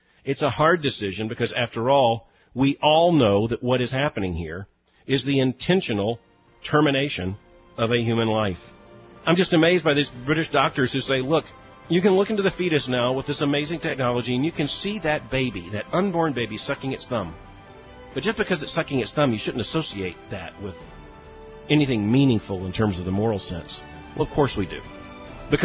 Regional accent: Florida, United States; Growing up in South Florida, I didn't see the changing of the leaves, and it's just stunning here.

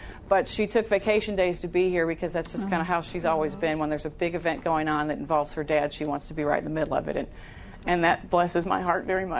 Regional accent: Bloomfield Hills, Michigan, United States; also born or lived in Pompano Beach, Florida; I hail from Bloomfield Hills, Michigan, and Pompano Beach, Florida, kind of split there in my youth.

